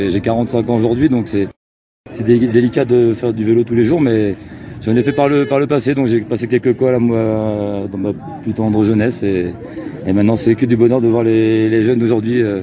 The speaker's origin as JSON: {"language": "French", "town": "Paris", "region": "Île-de-France", "country": "France", "said": "je suis originaire de Paris, mais je suis régulièrement dans le sud-est du pays."}